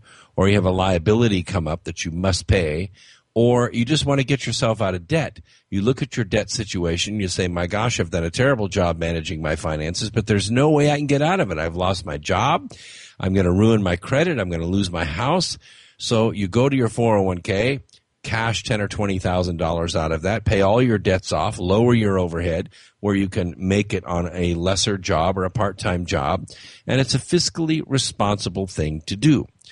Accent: California, United States; I'm from California, so this means a little bit to me.

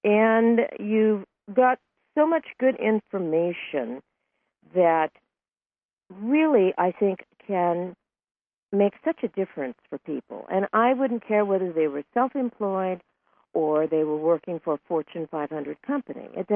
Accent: United States; as American women, we have really worked towards having gender equality in the workplace.

